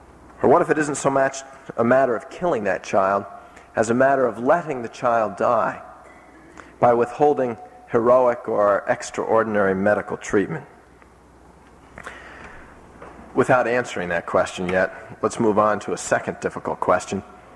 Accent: New Jersey, United States; In my home state of New Jersey, there was a national case made in recent years

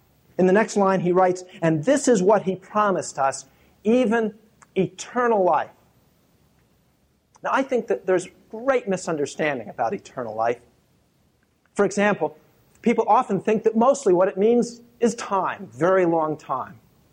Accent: United States; the comforts and the conveniences that I, as an American, have routinely enjoyed for all of my life

